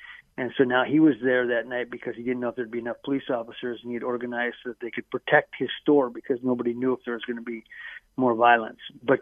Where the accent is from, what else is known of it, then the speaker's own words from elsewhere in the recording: Minnesota, United States; you were so proud as a Minnesotan to see our law enforcement step up to protect our state